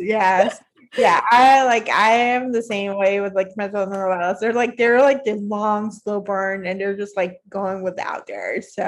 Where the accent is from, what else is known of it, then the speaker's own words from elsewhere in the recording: Puerto Rico; because I'm from Puerto Rico